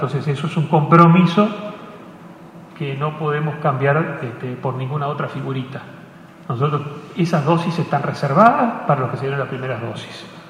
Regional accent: Uruguay; colaborando como uruguayos todos

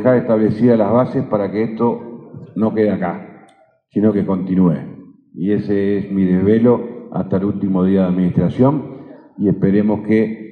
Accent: Uruguay; como somos uruguayos siempre pensamos que el coraje puede más que una realidad que desconocíamos.

